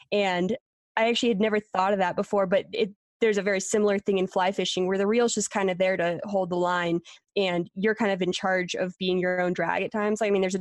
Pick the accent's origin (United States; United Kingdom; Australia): United States; Pennsylvania; my sister lived out in Colorado. I was from Pennsylvania